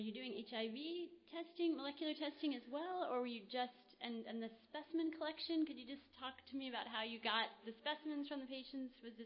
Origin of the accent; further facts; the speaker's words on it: New York City, New York, United States; from New York City, and we're really interested in this same issue and how to identify these individuals.